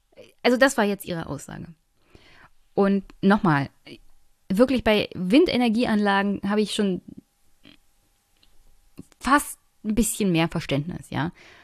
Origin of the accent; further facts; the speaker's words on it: Brandenburg, Germany; weil auch ich bin als Brandenburger habe ein großes Interesse daran, günstig Energie zu bekommen.